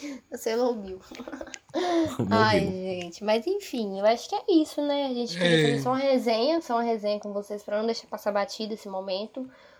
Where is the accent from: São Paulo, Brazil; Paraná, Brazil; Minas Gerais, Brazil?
Paraná, Brazil; Curitiba; born there; eu que infelizmente nasci em Curitiba.